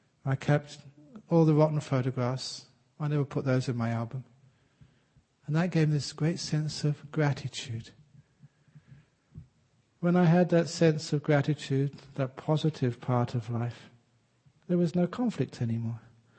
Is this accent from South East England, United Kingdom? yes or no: no; London, United Kingdom; A young man growing up in London